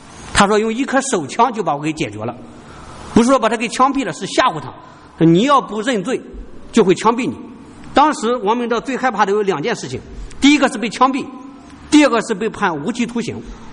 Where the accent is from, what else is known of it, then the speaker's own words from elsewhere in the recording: China; 我们中国人，中国的基督徒，大家都很熟悉的一个故事